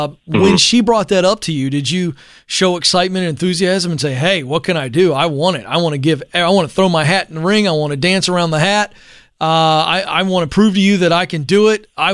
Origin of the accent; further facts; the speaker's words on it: the South, United States; You know, Joe, it occurs to me that I'm, you know, born and raised in the South. Well, I don't have a thick Southern accent.